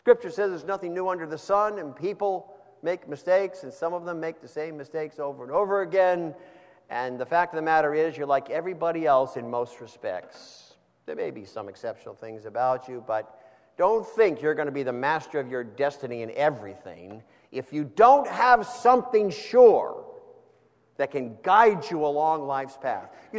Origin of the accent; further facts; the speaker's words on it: United States; born there; And I'm grateful and I'm thankful I was born in America.